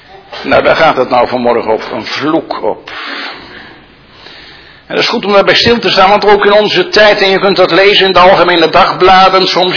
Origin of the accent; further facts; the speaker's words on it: Genemuiden, Overijssel, Netherlands; Zoals ik vroeger in mijn jeugd zag in Geenemuiden, wagens met een paarden, vooral ervoor, met hooi en zo.